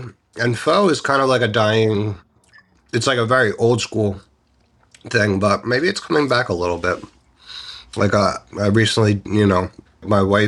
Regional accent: Pennsylvania, United States; Like I have traveled to like I'm from Pennsylvania, so obviously I've done quite a few up there

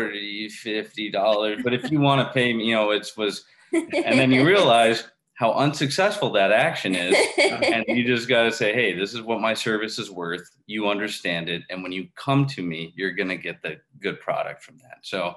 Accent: Burbank, California, United States; And then I grew up in LA, so in Burbank area.

